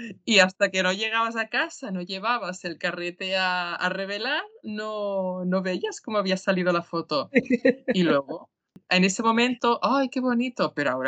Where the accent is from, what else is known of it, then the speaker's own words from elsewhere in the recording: Calella, Catalonia, Spain; Fuimos toda la familia en autocar desde aquí, desde mi pueblo, desde Calella. Recuerdo, yo creo que tendría 11 o 12 años.